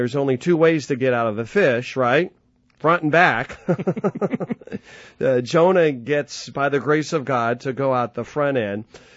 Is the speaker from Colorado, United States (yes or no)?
yes; Denver, Colorado, United States; I grew up in Denver, Colorado, and my dad told me the worst people are the people who root for the Oakland Raiders.